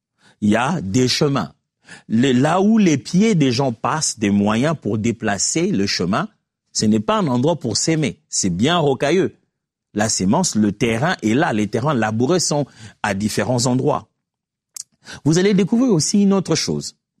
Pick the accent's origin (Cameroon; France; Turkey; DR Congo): DR Congo; Moi, je suis d'Afrique, tout vous le dit. Et nous, en particulier en République démocratique du Congo, un pays rempli